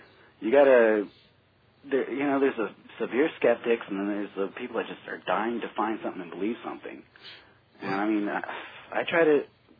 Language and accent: English; United States; born there; I keep up with the TV and what goes on in the States. I'm American by birth, so... I'm still in touch with a lot of people over there.